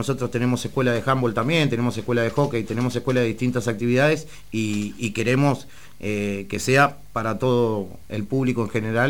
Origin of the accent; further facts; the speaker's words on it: Carmen de Patagones, Buenos Aires Province, Argentina; Nosotros somos Carmen de Patagones, que tenemos la suerte de estar en la vera, pero del otro lado.